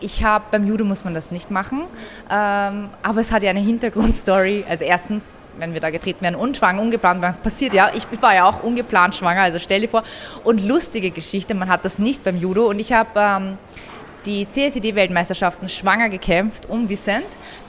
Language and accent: German; Austria; born there; Genau, also meine Eltern kommen aus dem Iran, ich bin hier geboren, aber ich würde doch sagen, dass ich Perserin bin. Aber genauso sage ich, ich bin Österreicherin, also man ist da so dazwischen.